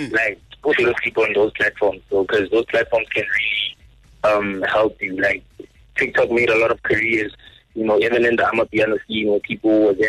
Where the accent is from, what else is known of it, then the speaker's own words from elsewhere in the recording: Mokopane, Limpopo, South Africa; Bro, me, I'm from Mokopane, Makolereng, Gunwan. So, yeah, that's where I'm from, bro.